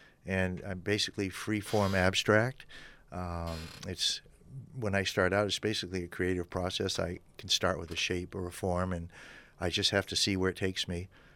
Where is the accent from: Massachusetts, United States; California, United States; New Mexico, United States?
Massachusetts, United States; Boston; I grew up in the Boston area, and lots of people, lots of activity. Then I come to a very tiny town